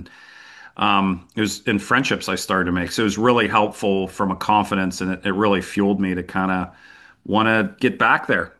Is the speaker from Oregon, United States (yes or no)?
no; Pittsburgh, Pennsylvania, United States; We played at a friend of ours, because I was, I'm from Pittsburgh, set us up in a practice round on Tuesday.